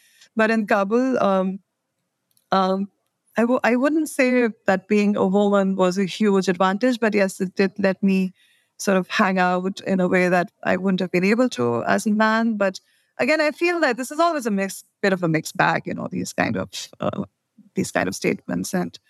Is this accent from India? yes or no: yes; India; I'm from India